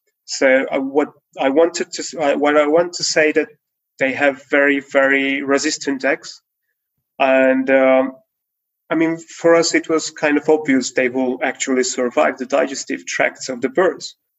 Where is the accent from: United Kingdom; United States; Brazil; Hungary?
Hungary; English is a second language; from Hungary.